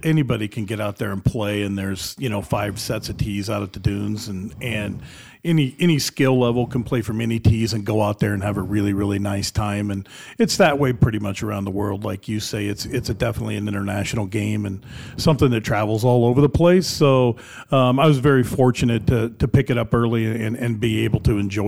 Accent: Catlin, Illinois, United States; I'm originally from Illinois, a little town called Catlin, just outside of Champaign, Illinois. Grew up there.

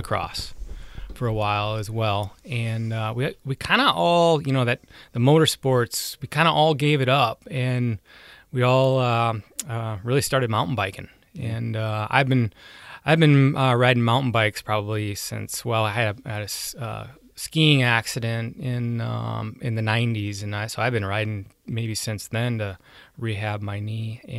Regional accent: Sioux City, Iowa, United States; Yeah, I grew up here in Sioux City. Graduated from North High in 91.

